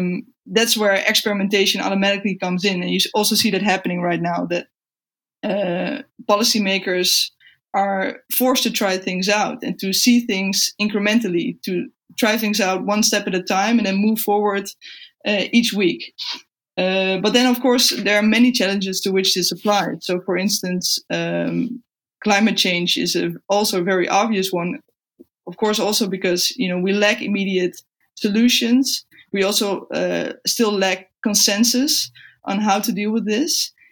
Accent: Netherlands; I'm a researcher from the Netherlands. I work at Utrecht University

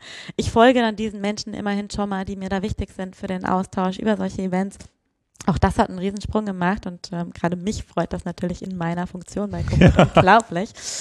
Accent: Frankfurt, Hesse, Germany; Ich komme aus Frankfurt, ich habe da ganz lange nicht gelebt. Ich bin jetzt auch wieder hingezogen im Dezember

